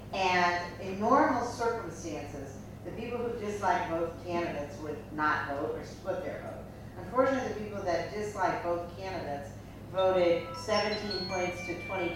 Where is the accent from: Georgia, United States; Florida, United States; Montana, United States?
Montana, United States; John Tester, my home state of Montana, lost the rural vote